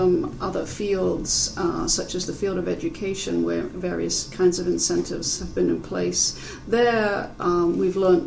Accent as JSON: {"language": "English", "region": "Wisconsin", "country": "United States", "tie": "born or raised there", "said": "Sure, there's one quite interesting example from my home state of Wisconsin"}